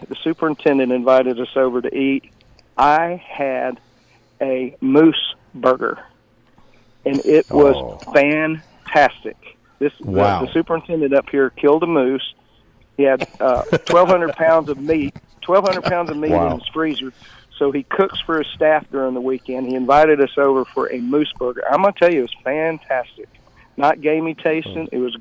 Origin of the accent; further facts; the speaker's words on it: the South, United States; accent: southern; He picked up on my southern accent